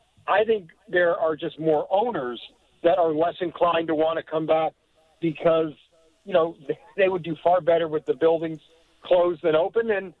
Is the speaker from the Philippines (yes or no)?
no; Canada; being a Canadian